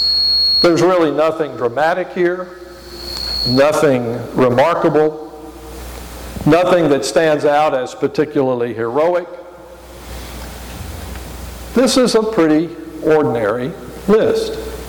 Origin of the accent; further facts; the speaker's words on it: the South, United States; you too would have different staples than I grew up with in the South.